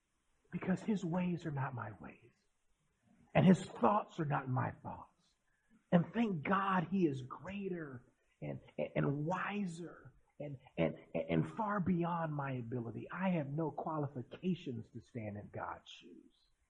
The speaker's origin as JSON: {"language": "English", "region": "Indiana", "country": "United States", "said": "I'm from Indiana, and it's flat, and there's corn in Indiana. And so when I moved to California, I see these beautiful mountains and hills and all these beautiful vineyards."}